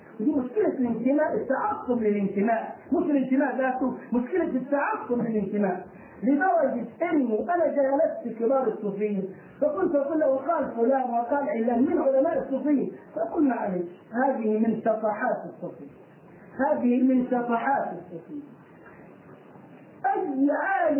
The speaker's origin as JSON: {"language": "Arabic", "country": "Egypt", "said": "الجماعة اللي بيعملوا الموارد عندنا في مصر للأولياء حاسبين التواريخ مضبوط"}